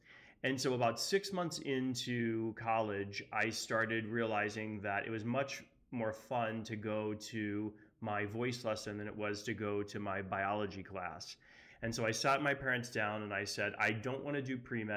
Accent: Northeast, United States; growing up in the Northeast, we kind of live in a bubble.

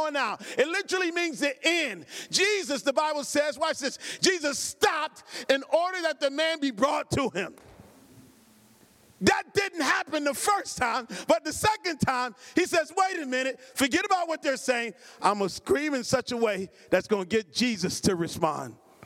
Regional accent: Cleveland, Ohio, United States; I grew up in a single-parented home. Grew up, was born and raised in Cleveland, Ohio. I had 8 other brothers and sisters.

